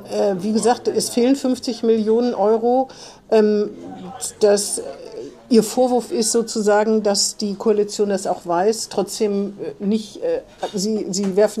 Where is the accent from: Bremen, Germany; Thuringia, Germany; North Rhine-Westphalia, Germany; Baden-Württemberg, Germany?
Bremen, Germany; als Bremer hört man das aber ganz gerne.